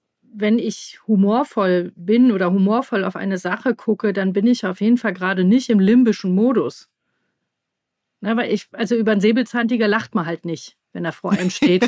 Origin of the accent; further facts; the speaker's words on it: Rhineland, Germany; jetzt komme ich auch noch aus dem Rheinland.